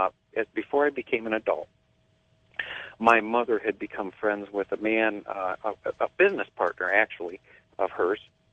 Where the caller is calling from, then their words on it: Akron, Ohio, United States; I'm calling from Akron, Ohio.